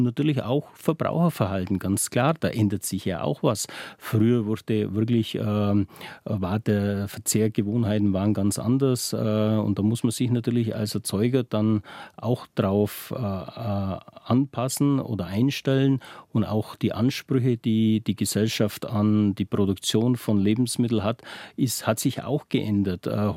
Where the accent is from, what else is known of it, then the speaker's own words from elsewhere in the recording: Bavaria, Germany; Heimat ist für mich einfach die Landschaft bei uns in Bayern, grün, die entspannten Leute, man kann mit jedem reden